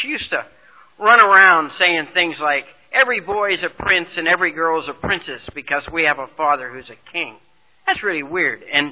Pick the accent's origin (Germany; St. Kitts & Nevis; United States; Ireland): Ireland; But I'm the second child, the eldest son in a family of 11 children. I'm Irish.